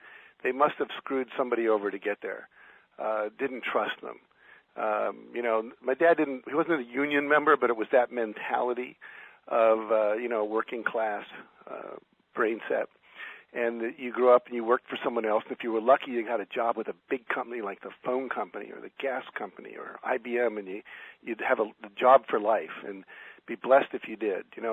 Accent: West Virginia, United States; I was from West Virginia. They took two kids from West Virginia every year.

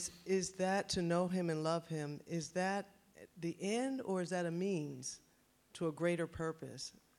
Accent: New Jersey, United States; I'm from New Jersey.

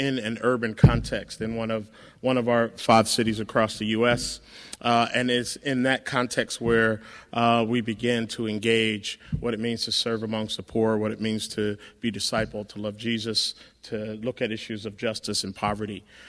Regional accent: Philadelphia, Pennsylvania, United States; moved away as an adult; now in Atlanta, United States; I grew up in Philadelphia.

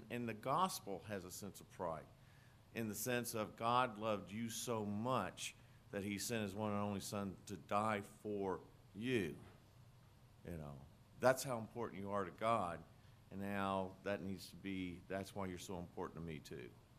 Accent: Texas, United States; Growing up in Texas, I never realized how wise my community was, because my whole community didn't believe in handouts.

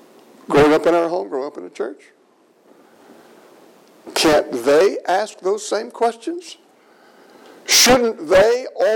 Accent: Port Arthur, Texas, United States; I was raised down in Port Arthur. But we were raised identically. Both of our parents, both sets of parents were Christians.

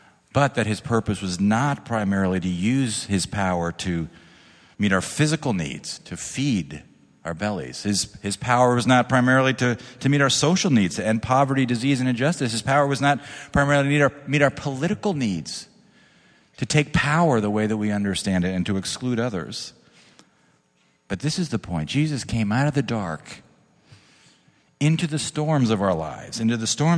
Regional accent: New Jersey, United States; I mean, I grew up on the Jersey Shore, and I used to, do the body surfing thing

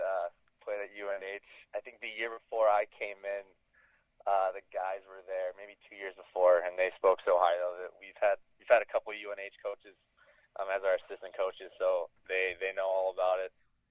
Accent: Roscoe, Illinois, United States; Love my hometown, Roscoe, but it's not the biggest hockey hotbed.

